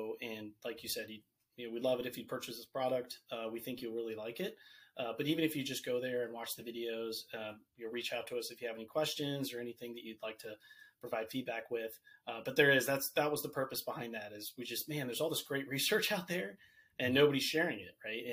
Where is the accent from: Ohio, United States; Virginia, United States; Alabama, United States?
Virginia, United States; So I'm from Virginia.